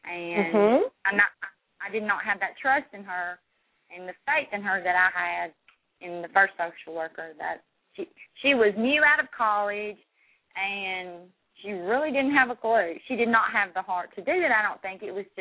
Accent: Alabama, United States; I am from Alabama. I have lived in Alabama all my life.

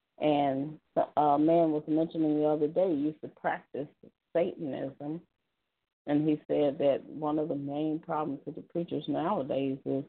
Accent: Detroit, Michigan, United States; also born or lived in Denver; And I was born in Denver, grew up in Detroit, big metropolis, Detroit.

